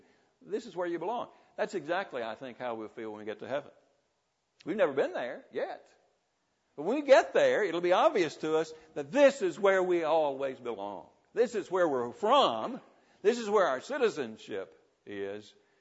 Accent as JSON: {"language": "English", "region": "Arkansas", "country": "United States", "tie": "born there", "said": "There was a mix-up in the paperwork, and I was born in Arkansas in the United States."}